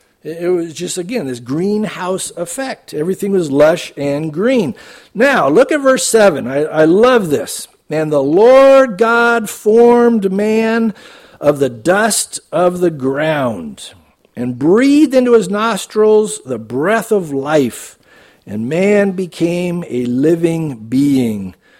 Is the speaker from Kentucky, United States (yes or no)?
no; San Diego, California, United States; When I was a kid growing up in San Diego, man, I couldn't wait for the last day of the school year.